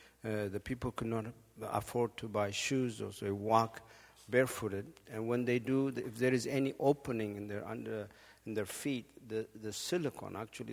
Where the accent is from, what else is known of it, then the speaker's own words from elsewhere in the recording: Ethiopia; I know most of you know that I come from Ethiopia